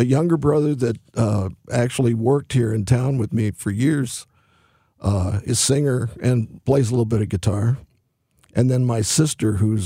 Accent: Alton, Illinois, United States; born there; I was born in Alton, yes. The same place … was, but years later.

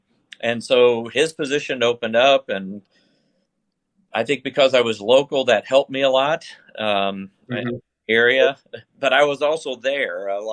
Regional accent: Jefferson City, Missouri, United States; I'm originally from Jefferson City, Missouri, and my wife is from Fulton, Missouri, so just 30 miles apart.

